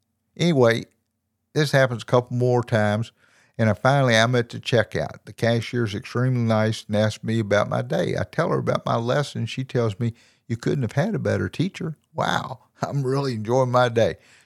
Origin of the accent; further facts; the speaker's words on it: the South, United States; I'm from the South. It's a buggy in the middle of the aisle.